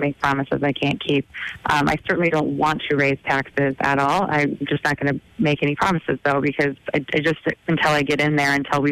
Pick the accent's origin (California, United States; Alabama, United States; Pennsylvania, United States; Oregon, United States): Oregon, United States; I am from Oregon, and I have a lot of friends who live in Seattle and Portland and San Francisco.